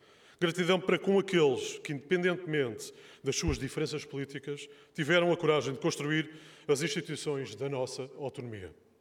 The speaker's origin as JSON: {"language": "Portuguese", "region": "Azores", "country": "Portugal", "said": "Somos profundamente açorianos e somos portugueses."}